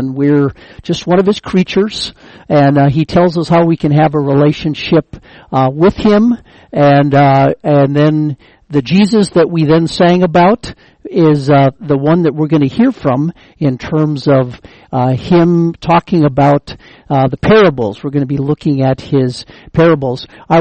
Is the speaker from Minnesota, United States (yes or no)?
yes; Gonvick, Minnesota, United States; I'm originally from Minnesota in a small town named Gonvick. It is in the northern part of Minnesota. When I grew up there, it had 350 people.